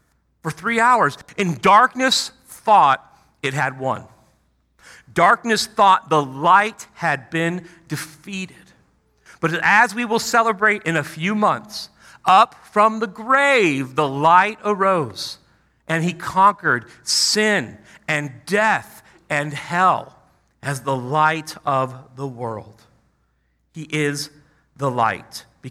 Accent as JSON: {"language": "English", "town": "Chicago", "region": "Illinois", "country": "United States", "tie": "born or raised there", "said": "Okay, I grew up in Chicago, grew up a big Michael Jordan Bulls fan, loved the Bulls"}